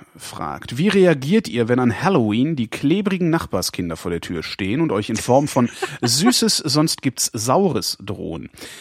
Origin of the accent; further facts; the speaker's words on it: Rhineland, Germany; weil ich komme ja aus dem Rheinland.